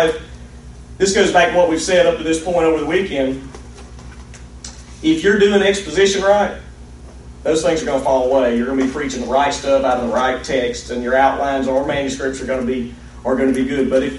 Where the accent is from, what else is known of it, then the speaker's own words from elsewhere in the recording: Alabama, United States; I'm from Alabama. Everybody knows we can't talk real well.